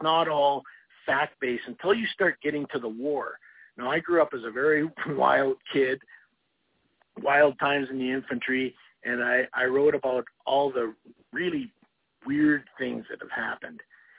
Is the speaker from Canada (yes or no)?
yes; Canada; Even though I'm a Canadian, this is a very important fight for me.